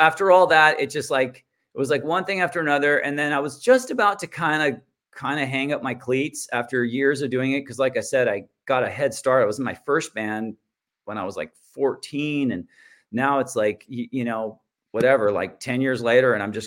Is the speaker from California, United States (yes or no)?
yes; Santa Barbara, California, United States; my buddy Derek, who I grew up with in Santa Barbara.